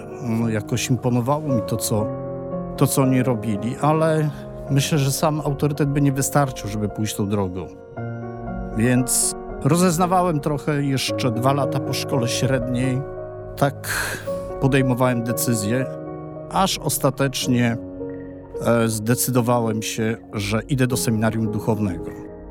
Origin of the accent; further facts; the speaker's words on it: Mińsk Mazowiecki, Masovian Voivodeship, Poland; Pochodzę z Mińska Mazowieckiego. Tam dorastałem, tam mieszka mój tata, trójka rodzeństwa.